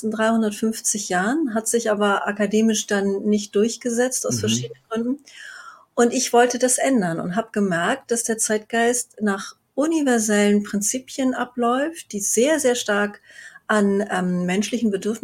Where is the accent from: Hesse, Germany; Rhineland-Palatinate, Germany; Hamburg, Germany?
Hamburg, Germany; born there; ich lebe in Hamburg, wo ich auch geboren bin. Und ich lebe hier mit meiner Familie.